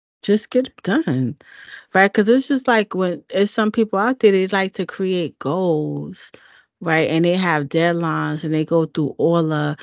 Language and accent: English; New York, United States; Maybe because I'm from New York, so it just seems like, you feel what I'm saying?